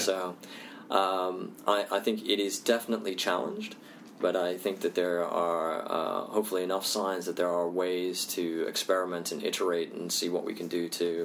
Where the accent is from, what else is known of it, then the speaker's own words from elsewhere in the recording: India; also born or lived in Indonesia; I'm Indian, I also grew up in Indonesia